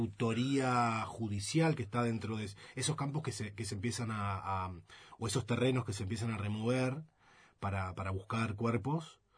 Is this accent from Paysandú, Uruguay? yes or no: no; Rodríguez, San José, Uruguay; Yo vengo del interior, soy de Rodríguez, del departamento de San José, un pueblo del departamento de San José.